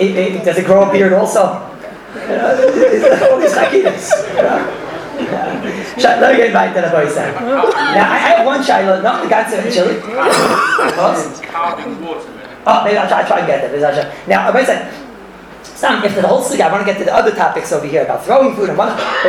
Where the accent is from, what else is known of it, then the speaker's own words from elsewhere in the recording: Israel; I come from Eretz Yisrael, we don't make over there Abdullah and Chama Medina.